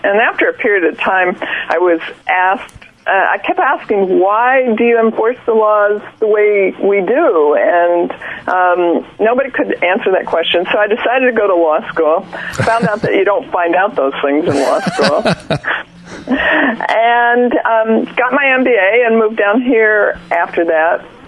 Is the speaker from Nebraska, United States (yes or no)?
yes; Omaha, Nebraska, United States; I grew up in Omaha, Nebraska.